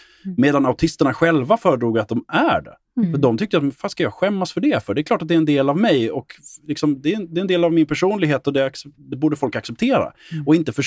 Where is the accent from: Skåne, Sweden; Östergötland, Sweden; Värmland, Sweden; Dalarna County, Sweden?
Skåne, Sweden; eller att jag är skåning eller någonting.